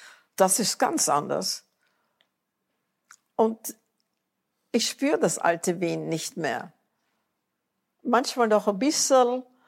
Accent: United States; Ich bin Amerikanerin, nichts kann mir passieren.

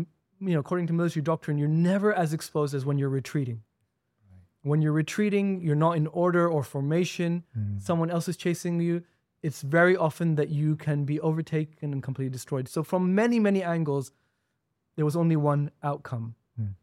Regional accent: Saudi Arabia; I grew up in Saudi, so we used to go since before my memories.

